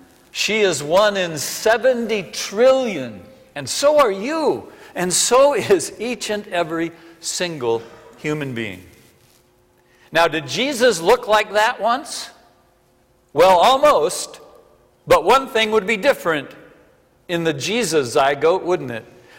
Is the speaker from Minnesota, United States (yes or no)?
yes; Minnesota, United States; pretty much stay in Iowa now, except for occasions like this, come to Minnesota, my home state.